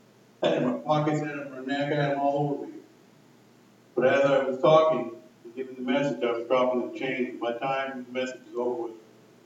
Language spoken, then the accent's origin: English; Texas, United States; accent: Texan; sound like old Texas redhead.